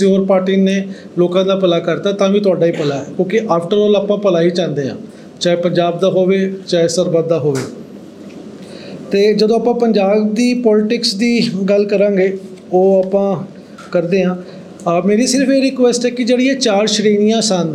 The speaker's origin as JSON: {"language": "Punjabi", "town": "Ranchi", "region": "Jharkhand", "country": "India", "lives_now": "Delhi, India", "said": "basically ਮੈਂ ਰਾਂਚੀ ਤੋਂ belong ਕਰਦਾ, ਦਿੱਲੀ ਮੈਂ ਜੋਬ ਵਾਸਤੇ ਆਇਆ ਸੀਗਾ"}